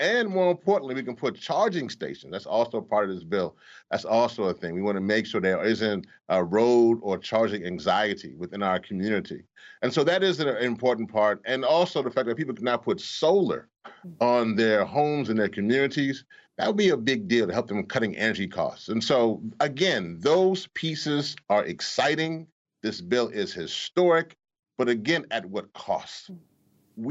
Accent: Louisiana, United States; I'm from Louisiana, and as we all know, I went through with many of our families and friends Hurricane Katrina

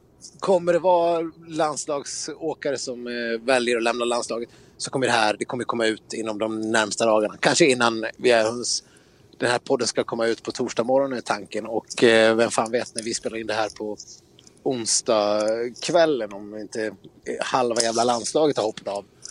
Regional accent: Stockholm, Stockholm County, Sweden; Jag måste ta min plikt och ansvar som fjällresande stockholmare ut och hosta lite lokalbor i ansiktet.

